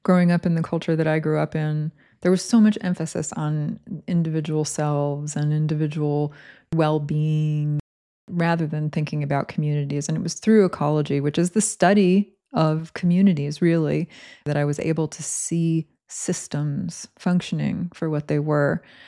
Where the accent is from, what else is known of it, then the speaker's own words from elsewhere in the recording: Connecticut, United States; Growing up in Connecticut in the woods, it's a very different experience.